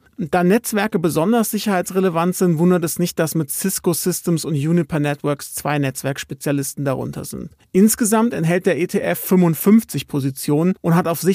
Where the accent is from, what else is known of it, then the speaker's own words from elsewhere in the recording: Hesse, Germany; Und das sage ich als Hesse.